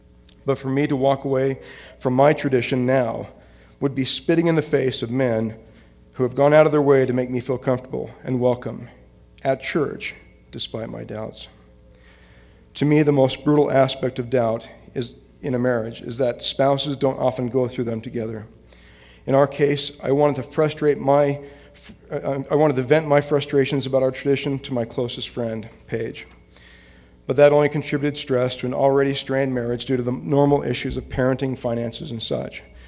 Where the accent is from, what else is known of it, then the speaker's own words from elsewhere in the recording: Utah, United States; At church, I bumped into an acquaintance from my hometown in Utah.